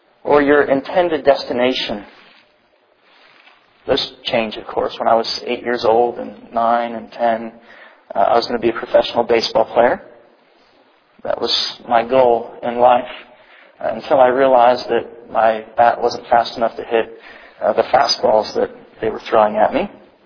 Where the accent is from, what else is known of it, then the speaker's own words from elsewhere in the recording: Columbus, Ohio, United States; also born or lived in Dayton, United States; born in Dayton, Ohio. I grew up in Columbus, Ohio.